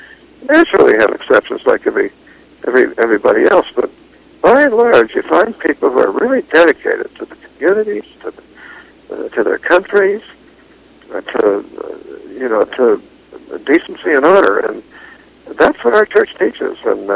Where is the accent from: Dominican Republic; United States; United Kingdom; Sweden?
United States; Pittsburgh, Pennsylvania; I was raised in poverty in Pittsburgh, Pennsylvania. My dad was a building tradesman. I learned his trade.